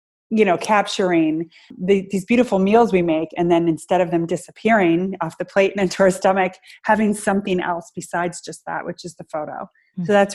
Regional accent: United States; I just got married and my husband's Hungarian and I'm American.

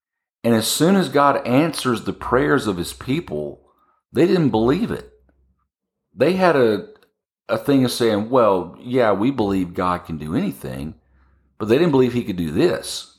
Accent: Texas, United States; I grew up in Texas as a kid, and I just figured I'd spend my life in Texas.

